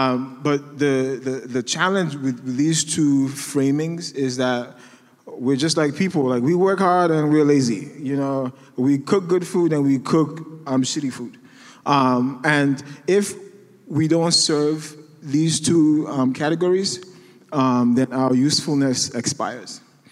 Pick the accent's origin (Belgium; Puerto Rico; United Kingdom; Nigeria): Nigeria; now in United States; I'm an immigrant. I'm Nigerian. Currently, I'm undocumented. So I came in here as a student.